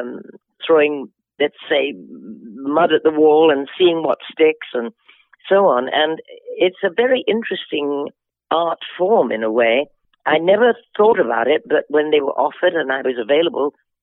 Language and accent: English; England, United Kingdom; she's American and I'm English, but it didn't matter.